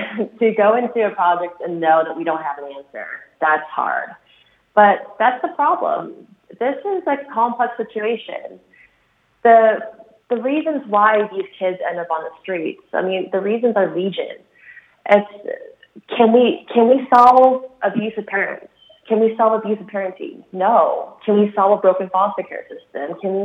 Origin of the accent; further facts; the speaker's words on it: East Coast, United States; moved away as an adult; I grew up on the East Coast, and so I came out here, and I totally bought into the whole concept of homeless by choice.